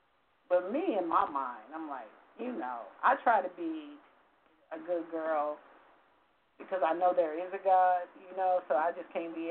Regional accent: Los Angeles, California, United States; I'll turn L.A., nigga, I ain't from here. I'm from South Central in 2 seconds.

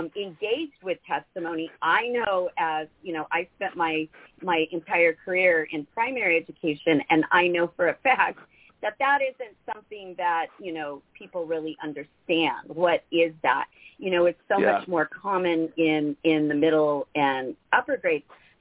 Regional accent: Arizona, United States; and I'm from Arizona.

